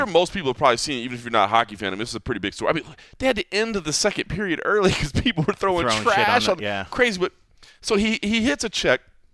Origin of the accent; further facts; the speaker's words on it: Dallas, Texas, United States; which obviously born and raised in Dallas, still have my family in Dallas. I still cheer for, like, the Cowboys and consider myself, like, a Dallas sports fan.